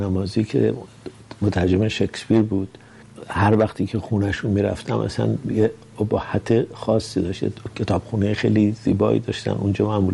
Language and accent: Persian; Tehran, Tehran Province, Iran; born there; من در تهران به دنیا آمدم، در خیابان ملک شعرهای بهار که خوشبختانه هنوزم ملک شعرهای بهار نام داره، در سال 1327.